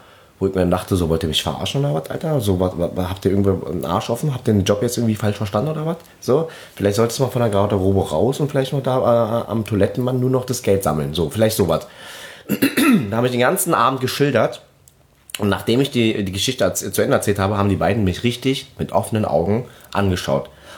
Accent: Berlin, Germany; accent: Berlin; wenn ich tatsächlich mein Gegenüber damit konfrontieren kann und ihn wirklich dann zubacken kann mit meinem Berliner Dialekt

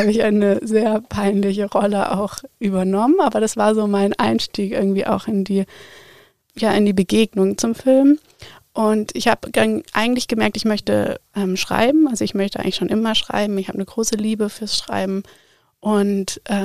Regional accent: Ethiopia; Ich bin in Äthiopien aufgewachsen

